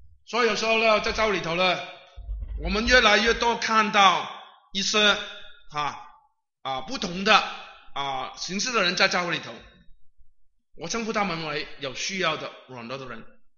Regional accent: Hong Kong; moved away; 我们从香港来的时候呢，有一段时间呢，我们很喜欢听从台湾来的歌

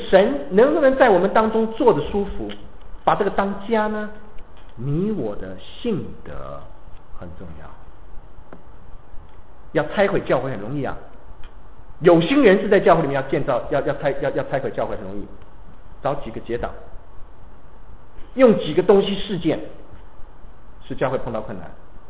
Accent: Taiwan; 我从台湾来，我跟国内的弟兄姊妹没有隔阂。

